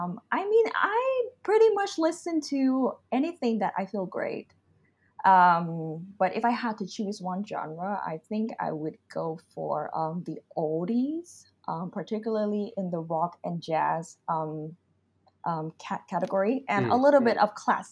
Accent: Ho Chi Minh City, Vietnam; English is a second language; it's actually where I'm originally from. I was born in Saigon in 1992. Of course, I'm 100% Vietnamese. I was born to my Vietnamese parents. A lot of the times, I get mistaken as a foreigner.

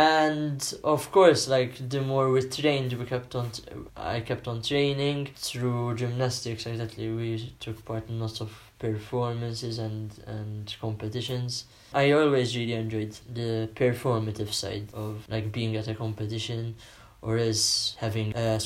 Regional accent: Malta; I'm from Malta.

